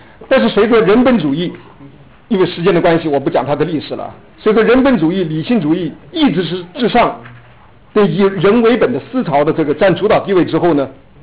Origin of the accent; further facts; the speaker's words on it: China; 特别是我们中国人的这个我们的头脑里面啊